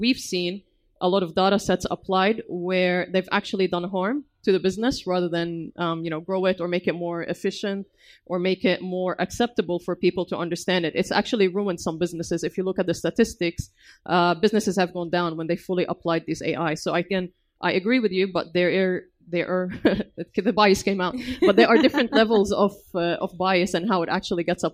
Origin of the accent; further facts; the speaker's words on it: Australia; I'm from Australia, so everyone expects me to speak with R&R and kind of like have that accent, right? Not true, I don't have it.